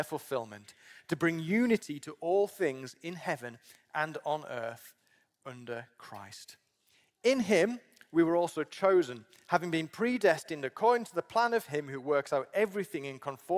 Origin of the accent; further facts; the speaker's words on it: North West England, United Kingdom; now in Sheffield, United Kingdom; I grew up in Cumbria in the northwest of England. I've been in Sheffield about 19 years.